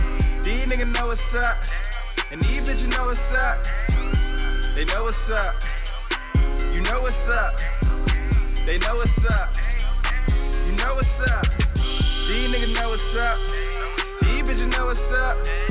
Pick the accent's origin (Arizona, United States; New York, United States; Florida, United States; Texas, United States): Florida, United States; Yeah, I'm from Dade County, you know I'm about it.